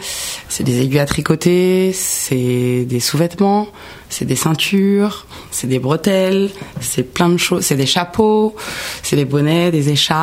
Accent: Deuil-la-Barre, Île-de-France, France; Je viens de Deuil-la-Barre, de base

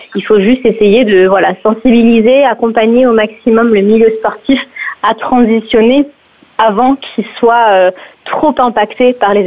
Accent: Nantes, Pays de la Loire, France; now in Annecy, France; moi je viens de Nantes, donc rien à voir, à l'autre bout de la France. J'ai grandi de mes 0 à 18 ans à Nantes, j'ai fait mes études à Paris, mais j'ai eu la chance d'avoir une maison de vacances dans les Alpes, en Haute-Savoie

